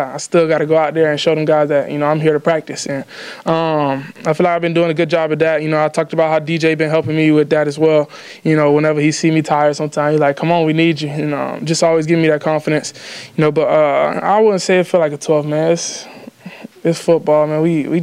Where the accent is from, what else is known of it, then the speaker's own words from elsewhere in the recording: Florida, United States; Like, I'm from Florida. You know, I've been away for like 6 years.